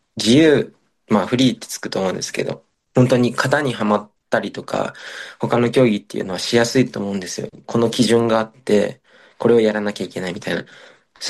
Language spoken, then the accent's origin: Japanese; Tokushima, Japan; 自分、地元が徳島県っていうところにあるんですけど、日本の徳島県っていう町の田舎で育ったんですけど